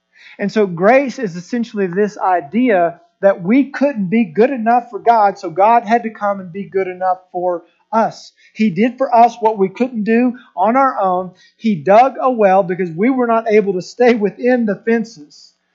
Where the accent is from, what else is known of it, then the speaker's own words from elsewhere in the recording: Oklahoma, United States; You know, I grew up in Oklahoma, and we were in a pretty rural area.